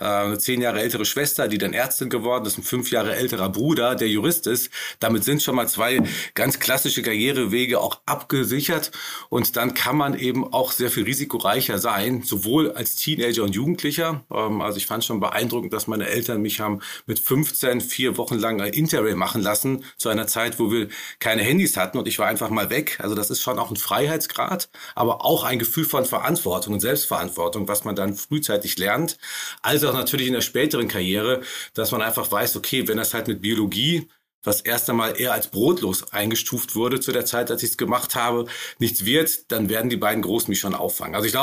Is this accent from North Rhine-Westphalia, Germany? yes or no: yes; North Rhine-Westphalia, Germany; born there; bin ich im Sauerland geboren, in eine großartige Familie, wo man sich auch nicht viel Sorgen machen musste. Das muss man natürlich auch wissen, in einer Zeit, in der ich dann als Jahrgang 74 aufgewachsen bin